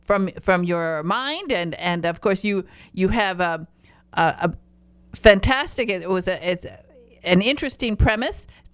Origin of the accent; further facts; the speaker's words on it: Highland Park, Michigan, United States; also born or lived in Upper Peninsula, United States; I was born in the Upper Peninsula, but I was raised in Highland Park, Michigan.